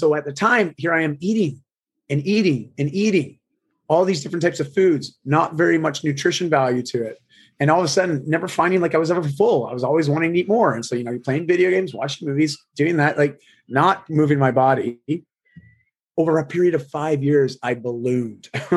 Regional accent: Canada; I am Canadian.

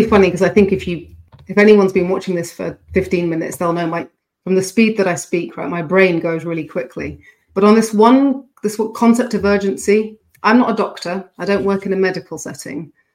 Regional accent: United Kingdom; oh, well, I'm British. I'm supposed to tell you lots of really good things first.

